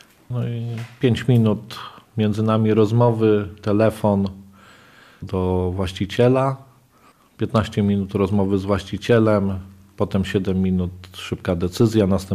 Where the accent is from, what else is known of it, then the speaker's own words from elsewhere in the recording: Warsaw, Masovian Voivodeship, Poland; Ja pochodzę z Warszawy, Ania pochodzi z Lubelszczyzny. Ania mnie wyrwała z Ursynowa, gdzie się wychowałem, dokładnie tam, gdzie kręcono Alternatywy 4.